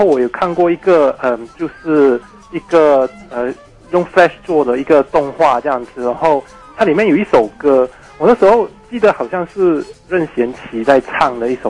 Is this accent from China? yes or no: no; Malacca, Malaysia; now in Taiwan; 哦，是啊，对啊，我从马来西亚来的。